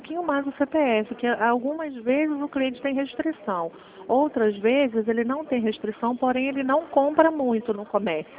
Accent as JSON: {"language": "Portuguese", "town": "João Pessoa", "region": "Paraíba", "country": "Brazil", "said": "Eu vim de João Pessoa, você conhece?"}